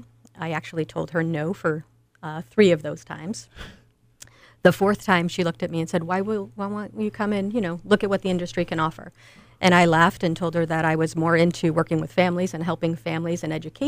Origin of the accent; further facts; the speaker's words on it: East Lyme, Connecticut, United States; now in East Haddam, United States; we grew up in East Lyme. I moved to Tennessee for about 6 months, came back to Connecticut, and been here ever since.